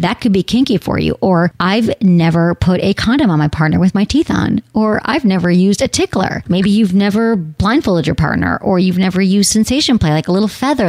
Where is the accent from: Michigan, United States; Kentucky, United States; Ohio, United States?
Michigan, United States; we're both from Michigan, the whole thing.